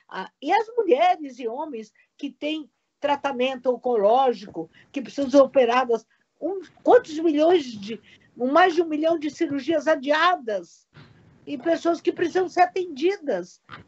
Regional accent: Portugal; E quando eu vejo, eu sou portuguesa

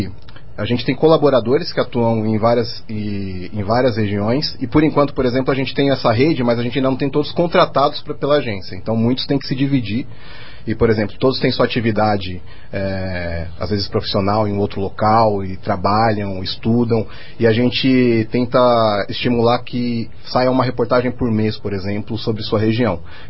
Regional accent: Osasco, São Paulo, Brazil; eu sou de Osasco, né, da periferia de Osasco

